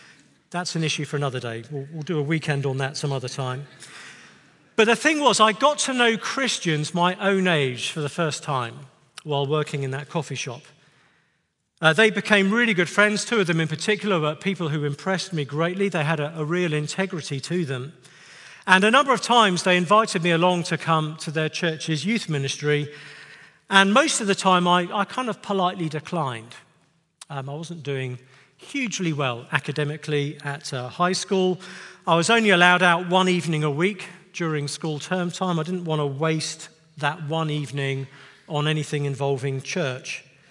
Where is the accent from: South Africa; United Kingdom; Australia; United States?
United Kingdom; Apologies for my strange way of speaking. I am from the United Kingdom. I know I sound like I should have a job on the Death Star.